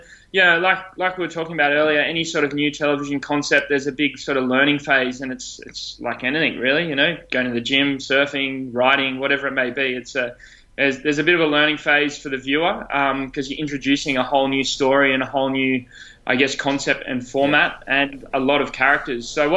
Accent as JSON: {"language": "English", "town": "Sydney", "region": "New South Wales", "country": "Australia", "tie": "born or raised there", "said": "I live in Sydney. I grew up in on the Northern Beaches. I'm 31 years old"}